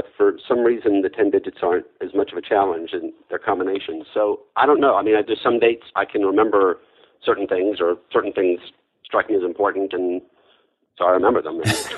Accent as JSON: {"language": "English", "town": "Birmingham", "region": "Alabama", "country": "United States", "tie": "born or raised there", "said": "I was raised in Alabama"}